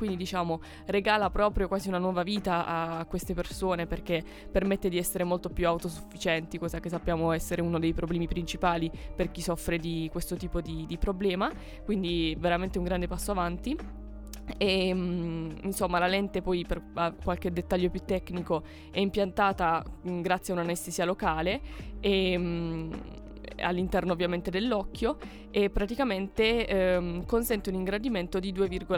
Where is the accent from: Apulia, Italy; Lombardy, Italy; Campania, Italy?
Apulia, Italy; Taranto; però io sono pugliese, di Taranto in particolare